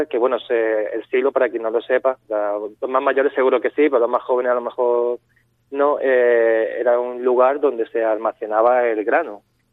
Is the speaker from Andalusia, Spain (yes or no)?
yes; Málaga, Andalusia, Spain; Bueno, yo soy andaluz, soy de Málaga